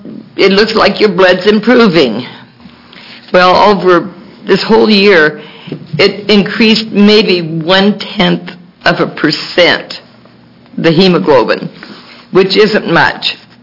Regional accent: Milwaukie, Oregon, United States; I'm from Milwaukee, Oregon.

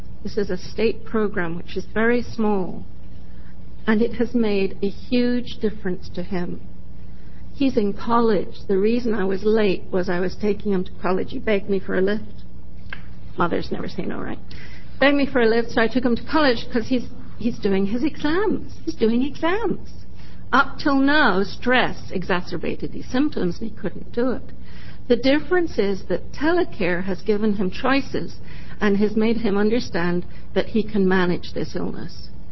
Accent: Newberg, Oregon, United States; And I'm from Newburgh, Oregon. And I'm an Army member and a parent.

